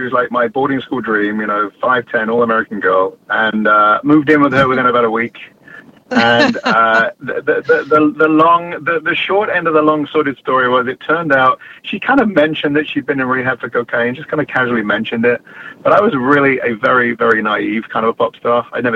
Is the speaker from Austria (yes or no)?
no; England, United Kingdom; now in Los Angeles, United States; I am originally from England. I moved out to Los Angeles in 1983.